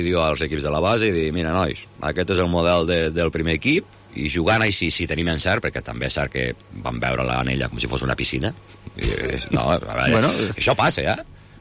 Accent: Lleida, Catalonia, Spain; com a lleidatà i com a periodista d'esports de lleidatà

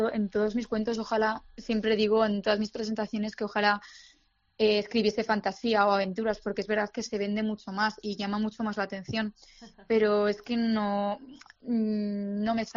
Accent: Zaragoza, Aragon, Spain; ella es de Murcia y yo soy de Zaragoza.

